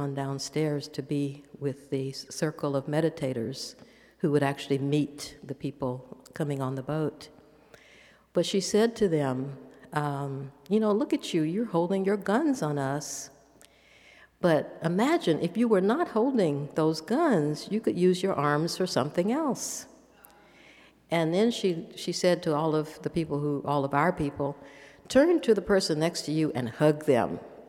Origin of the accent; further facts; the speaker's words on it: the South, United States; It was so hot. I don't like so much heat. I'm from the South, and I had enough of it.